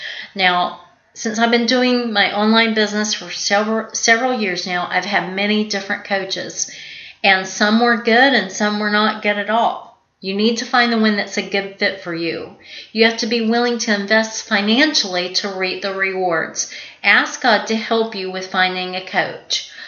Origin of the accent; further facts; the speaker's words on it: Georgia, United States; Or as we say in the South, where I grew up in South Georgia, eat the meat and spit out the bones.